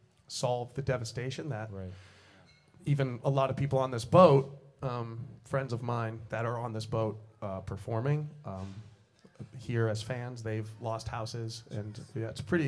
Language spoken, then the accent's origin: English; Los Angeles, California, United States; I'm from Los Angeles. I'm like born, raised, currently live in Los Angeles. My family's all there with me, and it's like, that's my home.